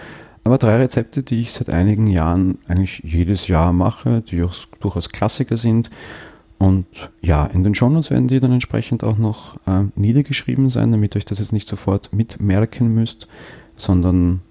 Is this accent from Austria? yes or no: yes; Vienna, Austria; ich komme aus Wien und Wienern sagt man ja durchaus nach, ganz gut backen zu können.